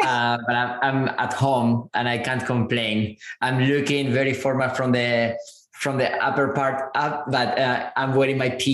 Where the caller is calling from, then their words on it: San Francisco, California, United States; I'm zooming in from San Francisco.